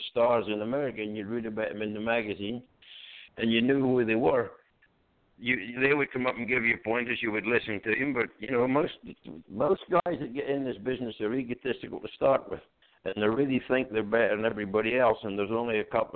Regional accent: Scotland, United Kingdom; he don't know nothing about lords in England. I'm from Scotland. We know that the British thing fits together.

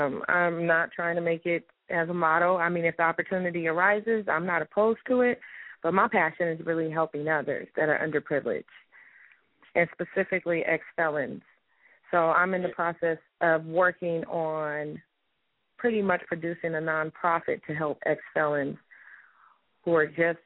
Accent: Pomona, California, United States; also born or lived in Compton; I was born in Compton. and I came to Pomona when I was about 4 years old, but I was raised in Pomona, the IE, so I'm an IE girl.

